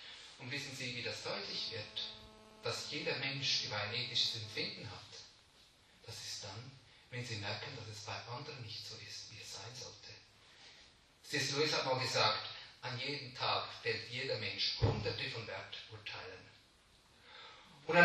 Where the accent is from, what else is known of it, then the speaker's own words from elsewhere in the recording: Switzerland; sagen wir bei uns in der Schweiz